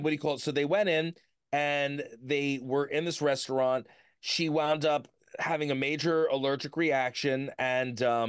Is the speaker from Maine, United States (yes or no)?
no; Long Island, New York, United States; But, I'm from New York. I'm Long Island.